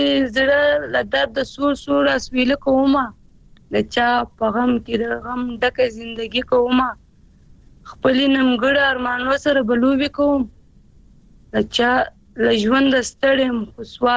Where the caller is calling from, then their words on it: Quetta, Balochistan, Pakistan; زکوټ نه بلوچستان